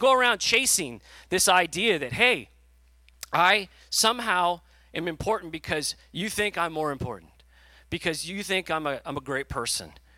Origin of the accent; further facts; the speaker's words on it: Fresno, California, United States; Well, I grew up in Fresno, an hour south of Modesto.